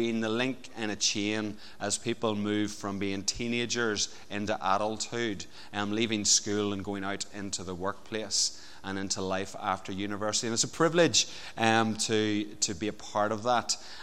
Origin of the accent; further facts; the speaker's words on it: Portadown, Northern Ireland, United Kingdom; I am from Portadown.